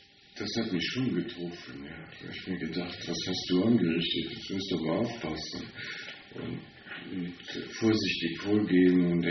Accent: Luxembourg; first language Luxembourgish; German is a second language; Ja, ich komme aus Luxemburg.

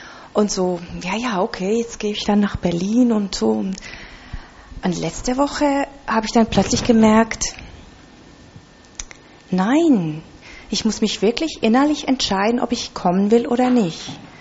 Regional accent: Biel, Bern, Switzerland; also ich komme aus Biel, aus der Schweiz, und dort gibt es das, also dort habe ich sowas nie wahrgenommen

